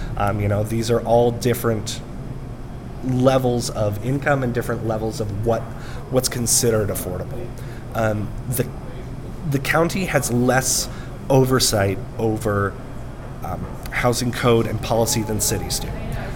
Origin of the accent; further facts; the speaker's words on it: Eugene, Oregon, United States; my mother now runs the site that is at our the church that I grew up in Eugene.